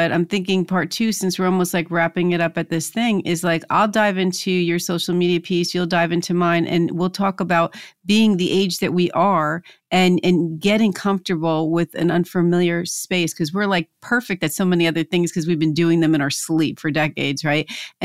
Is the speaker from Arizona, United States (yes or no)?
no; New Jersey, United States; So no, I'm from Jersey. I'm not from California.